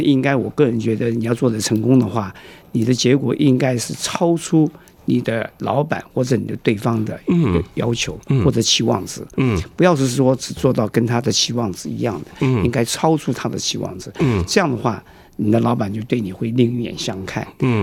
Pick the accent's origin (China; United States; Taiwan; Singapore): China; now in Australia